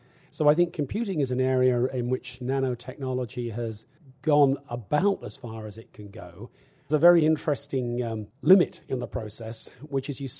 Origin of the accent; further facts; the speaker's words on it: United States; And speaking not as a scientist, but as an American, we should be ashamed of that and fix it.